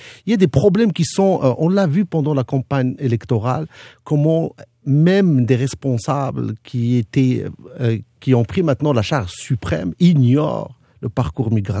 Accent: Quebec, Canada; Je suis un Québécois parmi les Québécois.

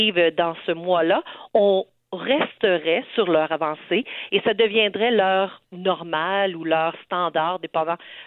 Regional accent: Orléans, Ontario, Canada; je suis d'Orléans, je suis de la région de la grande capitale, de la capitale nationale.

